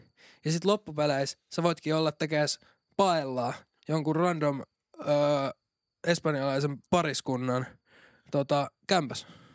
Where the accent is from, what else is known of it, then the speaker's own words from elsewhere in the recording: Kotka, Kymenlaakso, Finland; now in Turku, Finland; koska kun mä muutin Kotkasta Turkuun, niin mä olin ihan vittu rääpäle